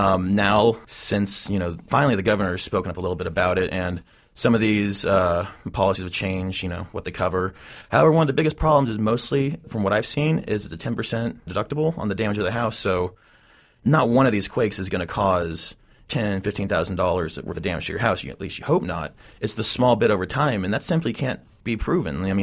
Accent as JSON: {"language": "English", "town": "Oklahoma City", "region": "Oklahoma", "country": "United States", "tie": "born or raised there", "said": "Well, first of all, I grew up in Oklahoma City, in the Oklahoma City area. I went to school in Norman for my undergrad and master's."}